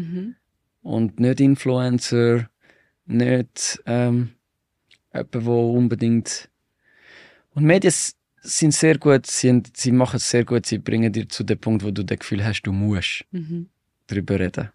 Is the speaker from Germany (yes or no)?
no; Switzerland; Ich bin Schweizer